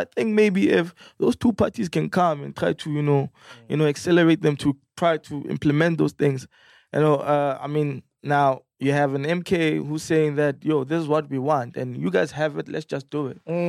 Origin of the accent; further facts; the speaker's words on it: South Africa; I'm fine. I'm a South African. I'm a person.